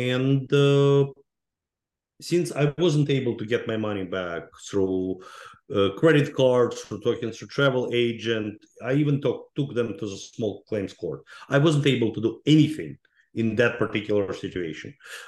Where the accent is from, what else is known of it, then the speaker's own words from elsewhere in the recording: Ukraine; English is a second language; moved away as an adult; now in United States; I'm an immigrant into this country 30 years ago. I came from Ukraine to United States.